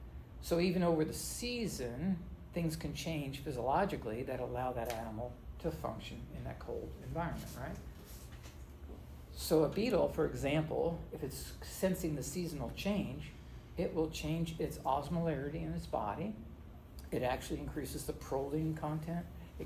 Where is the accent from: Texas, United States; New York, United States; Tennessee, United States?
Texas, United States; in West Texas, we had cold days that were really freezing because I grew up in West Texas.